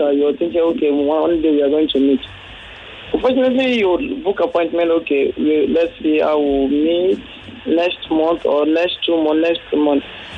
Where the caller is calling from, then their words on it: Banana Island, Lagos, Nigeria; I'm calling from Banana Island.